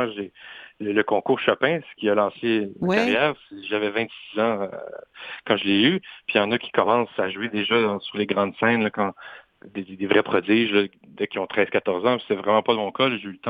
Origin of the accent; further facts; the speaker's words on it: Joliette, Quebec, Canada; moi, j'ai grandi à Joliette même. J'ai fait mes études à Joliette.